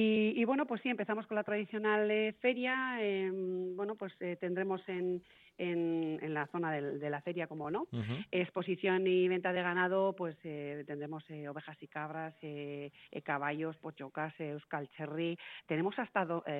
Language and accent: Spanish; Mungia, Basque Country, Spain; es el día grande aquí en Munguía, es un día muy especial para todas las personas que somos de Munguía